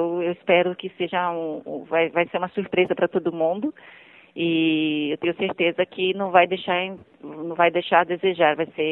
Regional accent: São Paulo, Brazil; born there; now in Goiânia, Brazil; eu sou paulistana, nasci em São Paulo, mas estou morando em Goiânia há 14 anos

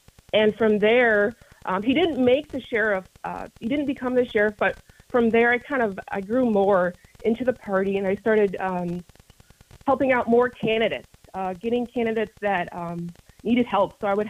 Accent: Mattawan, Michigan, United States; also born or lived in Kalamazoo; Well, first and foremost, I'm a Christian. I was born in Kalamazoo, and I moved to Mattawan. I graduated in 2003

